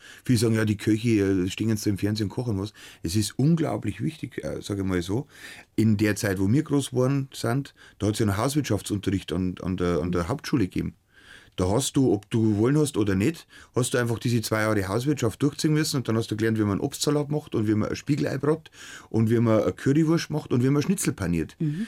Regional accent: Bavaria, Germany; so dieses heile Weltbild, wie es bei uns im Bayerischen Wald war, zu meiner Kindheit, dass die Mama daheim eine Hausfrau ist

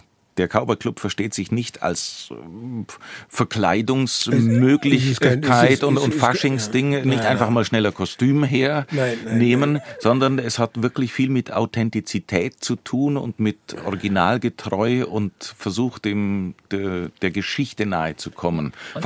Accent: Bavaria, Germany; das gibt es ja für die verschiedenen Bezirke auch bei uns in Bayern.

